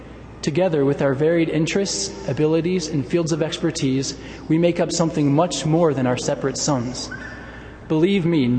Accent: La Cañada, California, United States; now in Provo, United States; I grew up in La Cañada, California, convinced that there was only one season.

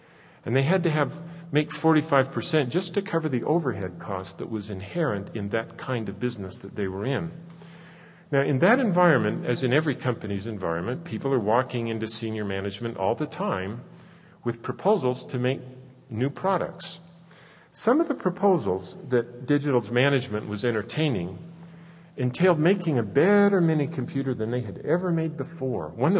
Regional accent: Salt Lake City, Utah, United States; I remember when I grew up in Salt Lake City and my dad worked in the ZCMI department store there.

